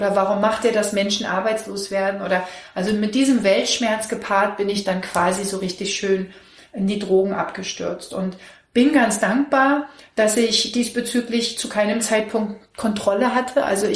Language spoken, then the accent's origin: German; Berlin, Germany; Ja, ich bin im Krankenhaus in Berlin-Buch geboren. Genau, und auch in Berlin aufgewachsen, zwischen Lichtenberg und Pankow.